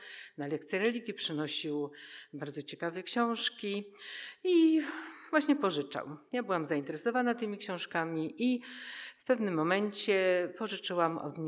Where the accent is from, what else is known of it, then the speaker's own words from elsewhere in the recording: Silesian Voivodeship, Poland; born there; Także to była maleńka wioska niedaleko Częstochowy, w domu babci.